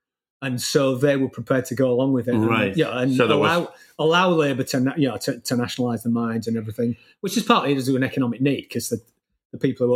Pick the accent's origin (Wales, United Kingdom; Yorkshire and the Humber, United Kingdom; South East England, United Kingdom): Yorkshire and the Humber, United Kingdom; Hull; I come from Hull.